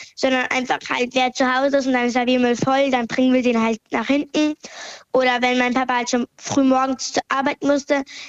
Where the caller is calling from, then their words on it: Kiel, Schleswig-Holstein, Germany; Ich bin 10 Jahre alt und komme aus Kiel.